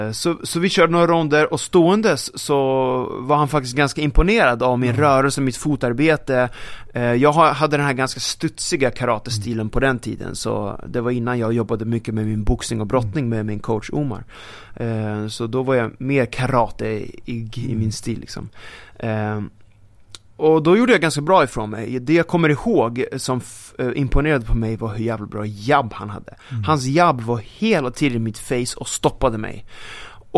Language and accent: Swedish; Sweden; Så där kommer jag, pojken från Sverige liksom, som ingen där känner på hans gym i Montreal.